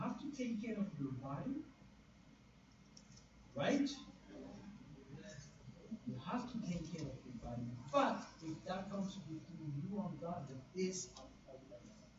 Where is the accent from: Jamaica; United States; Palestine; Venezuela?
Venezuela; I see that in my home country, Venezuela